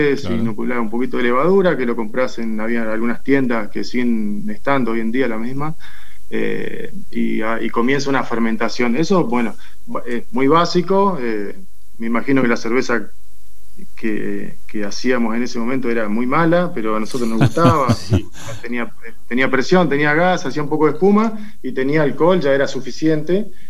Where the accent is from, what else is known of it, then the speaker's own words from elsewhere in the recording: San Martín de los Andes, Neuquén, Argentina; also born or lived in La Plata; Yo soy de San Martín de los Andes, criado ahí. Me fui a estudiar a la ciudad de La Plata